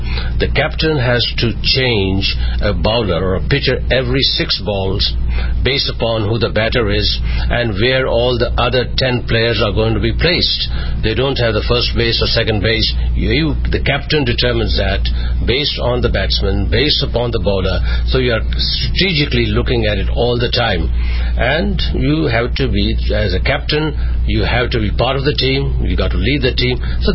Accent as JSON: {"language": "English", "region": "Jammu and Kashmir", "country": "India", "tie": "born or raised there", "said": "I grew up in Kashmir in a family that was involved with business, with a merchant family, and also in politics."}